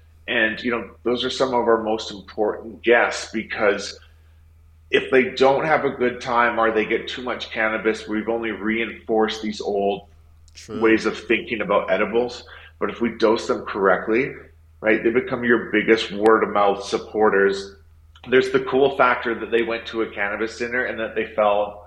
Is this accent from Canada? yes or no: yes; Canada; now in United States; I'm from Canada. I moved down to the U.S. in 2021